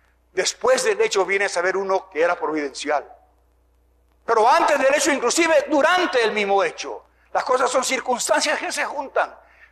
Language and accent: Spanish; Puerto Rico; born there; Soy hijo de misioneros. Mis padres fueron misioneros a Puerto Rico. Yo nací en Puerto Rico.